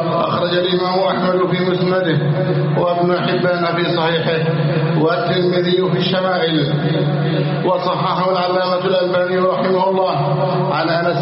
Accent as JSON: {"language": "Arabic", "country": "Egypt"}